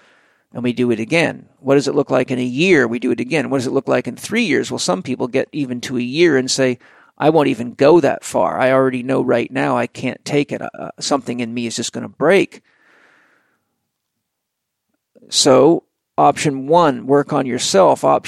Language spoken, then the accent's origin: English; San Diego, California, United States; I found Penny in Australia, but she lived in New Zealand, and I'm from San Diego.